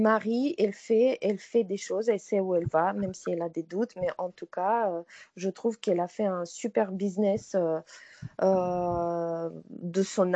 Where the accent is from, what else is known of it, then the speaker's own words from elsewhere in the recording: Volgograd, Volgograd Oblast, Russia; French is a second language; Moi, quand je pense d'où je viens, de Volgograd, que personne ne connaît